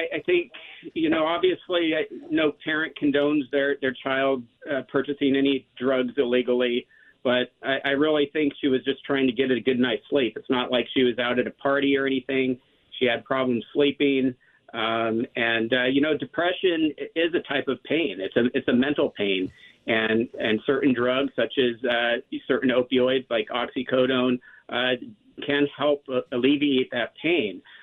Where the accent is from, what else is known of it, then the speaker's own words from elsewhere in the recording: California, United States; My daughter, we grew up in Southern California.